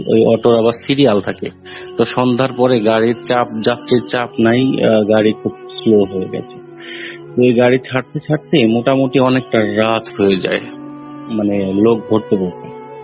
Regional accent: Gopalganj, Dhaka Division, Bangladesh; তো একবার হয় কি, আমি আমাদের বাড়ি হচ্ছে গোপালগঞ্জ

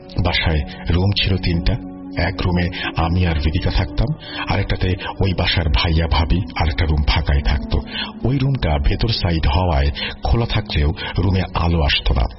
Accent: Tangail, Dhaka Division, Bangladesh; now in Dhaka, Bangladesh; আমার গ্রামের বাড়ি টাঙ্গাইল সদর। ছোটবেলা থেকে আমি খুব চঞ্চল প্রকৃতির ছিলাম

